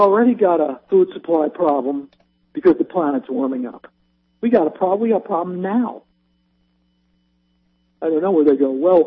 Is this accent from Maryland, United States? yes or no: yes; Baltimore, Maryland, United States; also born or lived in Colorado; I grew up in Baltimore, and then I spent the majority of my life in Colorado.